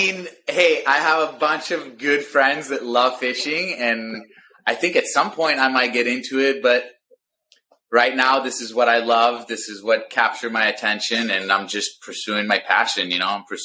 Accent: Italy; now in Maui, United States; So I grew up, I was born in Maui, but raised in Italy. So 2 weeks after I was born here in Maui, my parents moved back to Italy, where my dad is from. My mom is from New York.

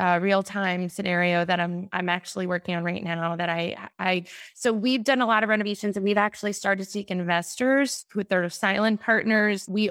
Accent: New Jersey, United States; I'm from North Jersey.

